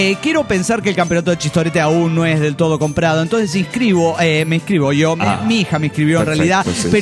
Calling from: New Jersey, United States; de New Jersey.

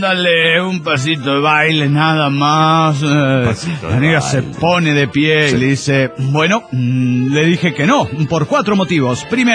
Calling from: Ciudad Real, Castilla-La Mancha, Spain; de Ciudad Real, España.

